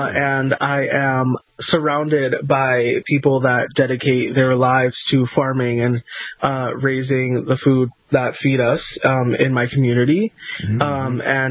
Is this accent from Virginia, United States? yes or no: no; Queens, New York, United States; So I'm from New York City. I'm from Queens.